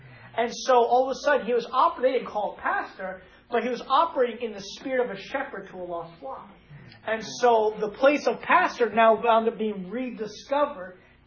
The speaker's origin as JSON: {"language": "English", "region": "New York", "country": "United States", "said": "I'm from New York, from the Bronx, okay?"}